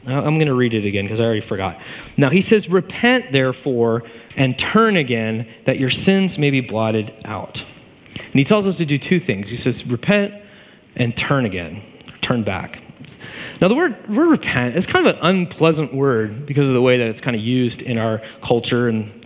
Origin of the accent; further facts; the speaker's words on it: East Coast, United States; So I'm from the East Coast.